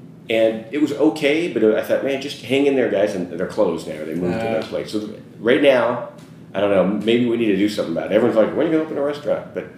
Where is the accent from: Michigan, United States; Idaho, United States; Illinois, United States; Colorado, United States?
Idaho, United States; also born or lived in Los Angeles, United States; So, I grew up in Idaho, but I worked jobs in San Francisco, Seattle, and LA.